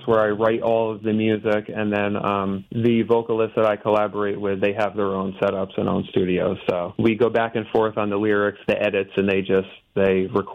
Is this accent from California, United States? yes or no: no; Otisville, New York, United States; now in Goshen, United States; I live in Goshen. I was raised in Otisville in western Orange County.